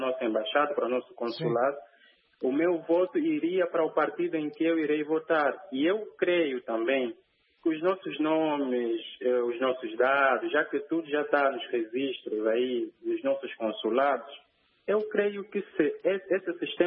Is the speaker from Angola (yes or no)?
yes; Angola; eu sou angolano.